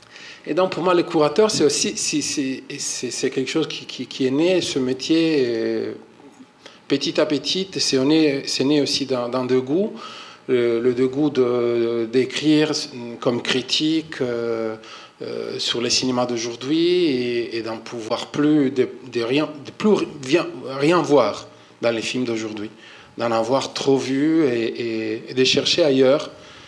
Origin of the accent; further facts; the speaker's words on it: Italy; Je travaille dans différentes langues, différents pays. Je suis italien d'origine.